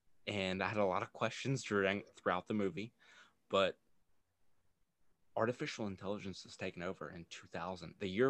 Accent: Hot Springs, Arkansas, United States; I'm from Hot Springs, Arkansas. We have 40,000 people that live here

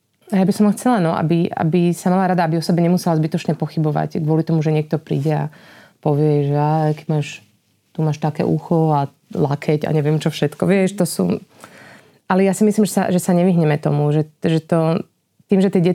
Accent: Prešov, Prešov Region, Slovakia; Čiže my sme Prešovčania a v zásade žijeme v tom Prešove, ale máme domček v Kukove.

